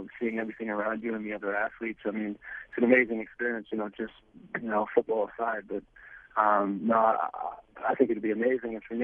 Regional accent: Canada; just because growing up in Canada, there's a lot of other sports

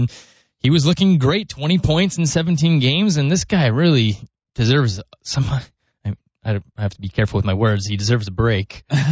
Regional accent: Barrie, Ontario, Canada; My hometown, and went up to watch a game.

